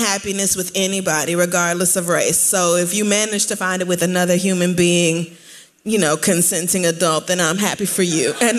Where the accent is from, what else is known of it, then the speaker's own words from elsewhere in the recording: Southern United States, United States; I grew up in the Bible Belt. My mama was not having it, okay?